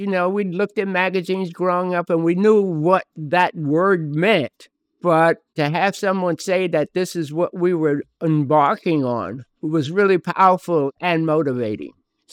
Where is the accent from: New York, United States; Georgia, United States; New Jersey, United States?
New York, United States; Harlem; I am an educator, photographer. I'm a Harlem child. I was born in Harlem Hospital, and I spent, 26 years before I left Harlem?